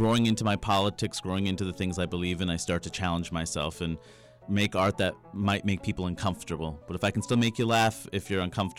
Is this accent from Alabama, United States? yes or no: no; New York, United States; and me politely trying to say, "Well, I'm from New York,"